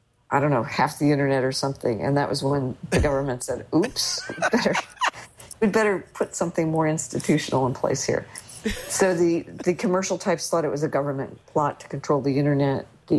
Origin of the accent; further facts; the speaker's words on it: New York, United States; As a New Yorker, I'm really excited.